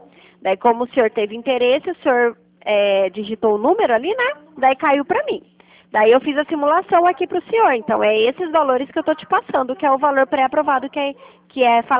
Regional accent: Curitiba, Paraná, Brazil; eu sou aqui de Curitiba

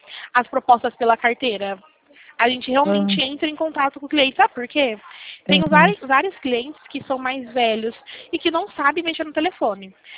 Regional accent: Limeira, São Paulo, Brazil; Eu sou daqui do estado de São Paulo, interior de São Paulo, na cidade de Limeira.

